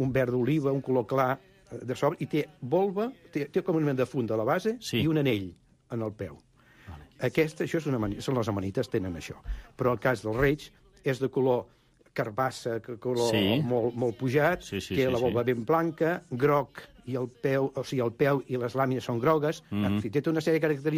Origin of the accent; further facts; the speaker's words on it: Girona, Catalonia, Spain; Jo que sóc de Girona